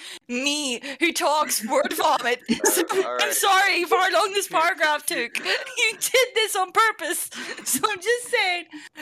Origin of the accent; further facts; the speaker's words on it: Ireland; as an Irish person.